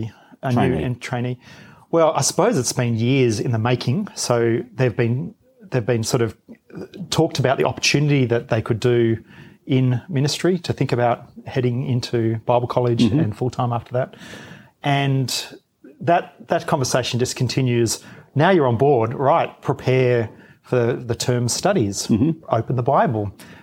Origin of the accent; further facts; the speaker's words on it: Engadine, New South Wales, Australia; We come from the Shire, so I'm from Engadine